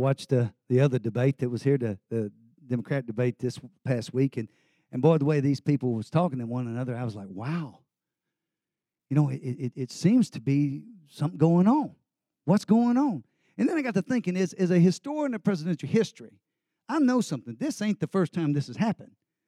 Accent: Texas, United States; you got to understand a little bit of my background in the sense as I grew up here in Texas.

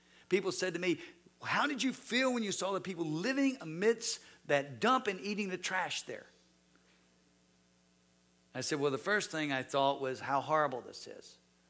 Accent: Texas, United States; Because for me, as I grew up in Texas, I just thought, heck, I just wanted to be a cowboy.

